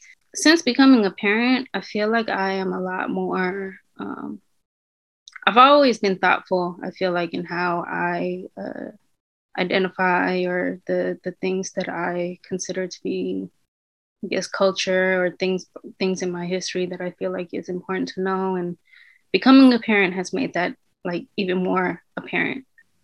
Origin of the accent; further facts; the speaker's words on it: Oakland, California, United States; I grew up in Oakland.